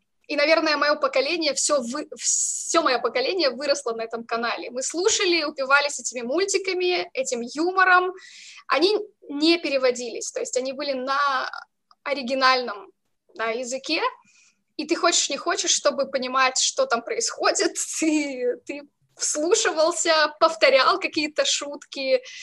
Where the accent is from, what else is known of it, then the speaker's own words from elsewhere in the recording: Moldova; moved away as an adult; Я родилась в Молдове. Там провела 24 года своей жизни.